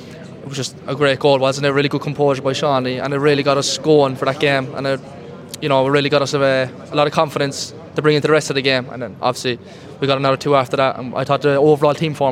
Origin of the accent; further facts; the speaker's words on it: Cork, Munster, Ireland; It's what you dream of as a kid, you know, growing up in Cork.